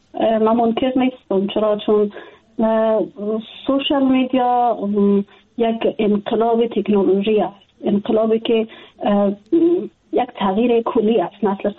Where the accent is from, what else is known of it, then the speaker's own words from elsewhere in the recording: Afghanistan; جدا از اینکه وطنم است، خانواده مجا است، دوستایم هستن، من در افغانستان بزرگ شدیم، تحصیل کردیم، کار کردیم